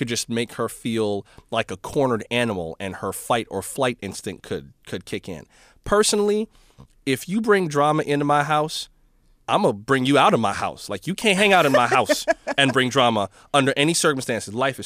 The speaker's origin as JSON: {"language": "English", "region": "Florida", "country": "United States", "said": "Well, I ain't from Minnesota. I'm from I'm from South Florida"}